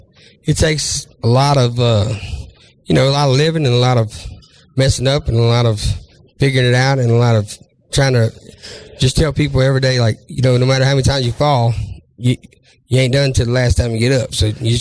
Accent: Louisiana, United States; I'm from Louisiana.

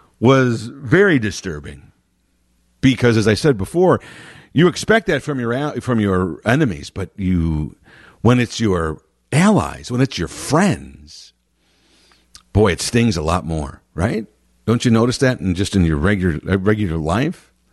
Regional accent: United States; it was very surreal to be in England as an American on 4th of July, enemy territory, right?

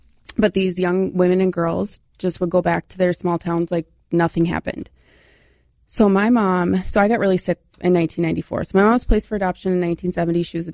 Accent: Minnesota, United States; Well, I am from the Twin Cities area. I moved down to Red Wing in 2023

